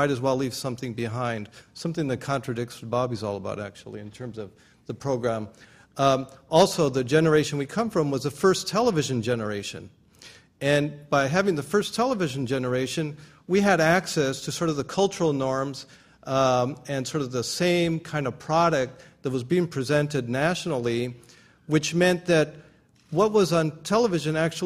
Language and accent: English; Los Angeles, California, United States; I was born in 1951, which is also at the beginning of the atomic testing in Nevada. And so growing up in Los Angeles, where Santa Ana winds blow in from Nevada